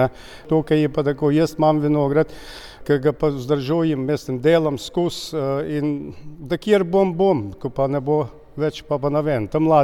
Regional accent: Draga, Southeast Slovenia, Slovenia; accent: Šentrupert dialect; jaz sem se rodil tudi tukaj v Dragi pri Šentrupertu in ne sem nikamor šel naprej v šolo, osnovno šolo sem obiskal tle v Šentrupertu in govorimo samo vsaj jaz in še ostali drugi po šentrupersko.

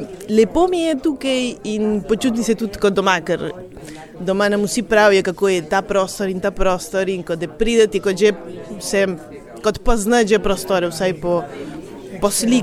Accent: Bariloche, Río Negro, Argentina; Jaz sem doma iz Bariloč, to je ob hribih, ob andov v Argentini.

